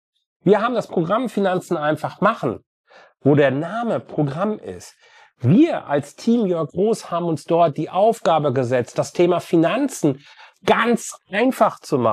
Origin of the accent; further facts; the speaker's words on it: North Rhine-Westphalia, Germany; Ich komme aus dem Ruhrgebiet, da sagt man das zumindest so.